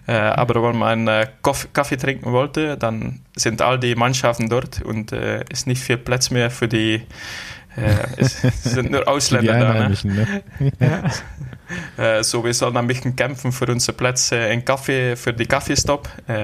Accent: Waregem, Flanders, Belgium; German is a second language; Ich bin dort aufgewachsen. Bis 25 Jahre bin ich in Waregem.

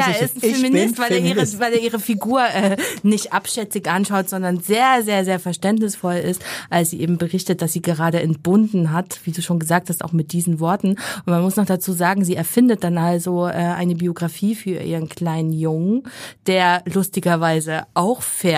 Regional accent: East Germany, Germany; Ich komme ja aus der DDR und ich hatte davon noch nie gehört, diesen Vorgängen.

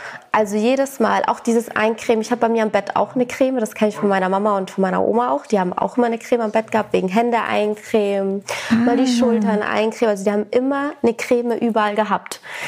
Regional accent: Sicily, Italy; ich komme aus Sizilien.

